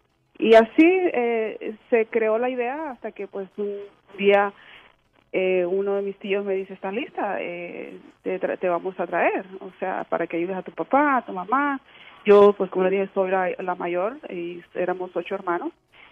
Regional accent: Honduras; now in United States; Sí, yo soy hondureña, como mencionaste anteriormente. Llegué a este país en el 1996. Y sí, desde entonces pues vivo en el sur de la Florida.

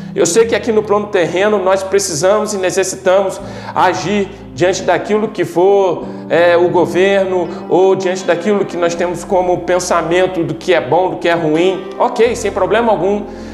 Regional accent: Brazil; Eu nasci brasileiro, sou brasileiro, ok, estou aqui, cumpro as minhas obrigações como cidadão que sou, né?

